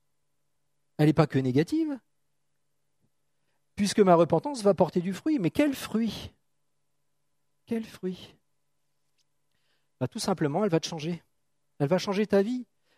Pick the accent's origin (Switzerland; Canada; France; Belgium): France; accent: French; C'est faire un U-turn, comme on dit en anglais. Avec mon accent français.